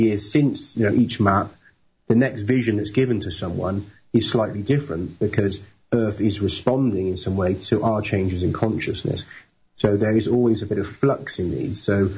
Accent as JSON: {"language": "English", "region": "England", "country": "United Kingdom", "said": "I'm from England"}